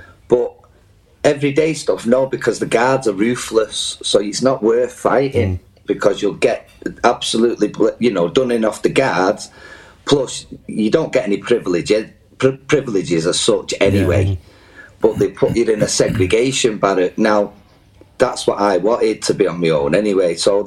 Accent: United Kingdom; we're British, we're powerful, they'll get me out, you know.

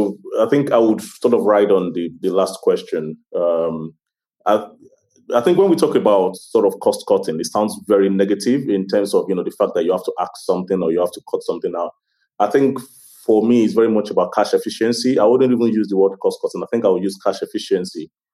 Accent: Ogun, Nigeria; I'm an Ijebu man, so I come from Ijebu, which means that we are used to not spending money, right?

